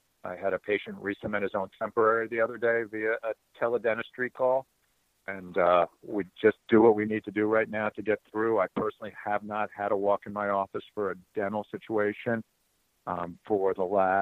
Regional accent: Miami, Florida, United States; Well, I am from Miami, Florida.

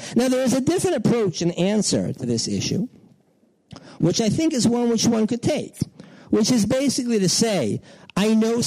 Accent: Houston, Texas, United States; I remember once I was came to visit my hometown of Houston.

